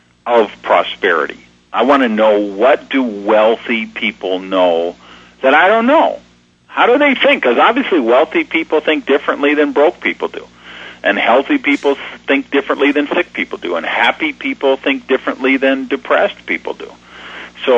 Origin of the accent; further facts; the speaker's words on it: Madison, Wisconsin, United States; born there; Born in Madison General Hospital.